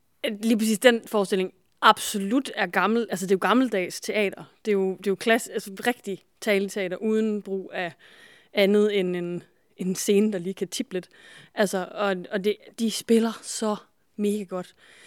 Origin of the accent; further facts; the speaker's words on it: Aarhus, Central Denmark Region, Denmark; Jeg er jo aarhusianer